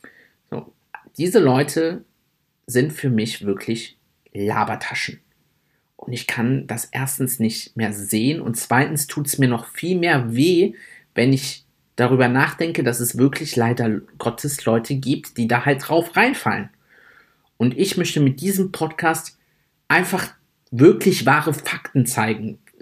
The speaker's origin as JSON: {"language": "German", "country": "Italy", "said": "Ich bin Italiener, ich bin dadurch natürlich generell ein bisschen temperamentvoller"}